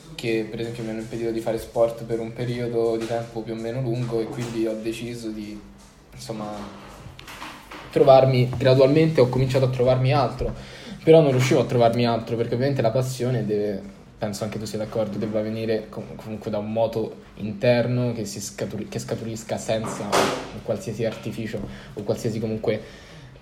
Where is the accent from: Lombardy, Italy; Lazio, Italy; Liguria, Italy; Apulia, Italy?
Lazio, Italy; Rome; io vabbè, sono nato, cresciuto a Roma, ovviamente in zona nord, diciamo, di Roma, nella zona un po' nord-ovest